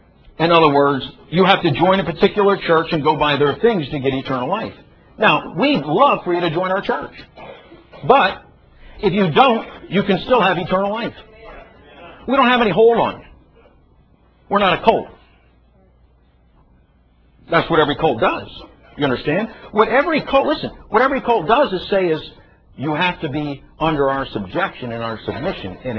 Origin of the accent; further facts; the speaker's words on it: Philadelphia, Pennsylvania, United States; Listen, I'm from Philadelphia.